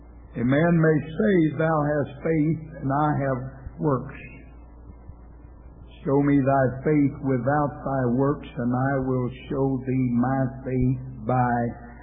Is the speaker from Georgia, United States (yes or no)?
no; Louisiana, United States; I was raised in Louisiana. And there was something worse than a liar in Louisiana